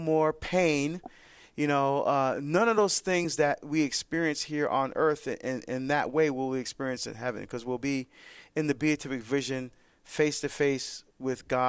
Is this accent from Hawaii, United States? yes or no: no; New Jersey, United States; Let's go to Teresa in New Jersey, my home state, listening on Sirius XM 130.